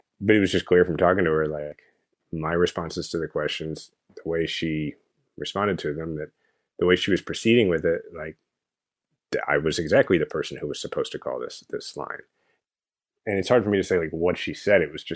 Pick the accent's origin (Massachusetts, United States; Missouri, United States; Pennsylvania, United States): Missouri, United States; Kansas City; And like, I love my hometown. I'm a fifth generation Kansas Cityan